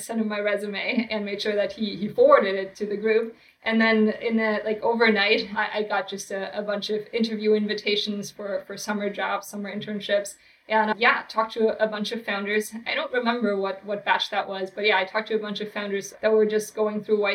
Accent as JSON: {"language": "English", "country": "Germany", "said": "So I'm originally from Germany. I honestly have never been to Silicon Valley before until 2014. And I was working at a few different startups in Europe, in Berlin and in Zurich."}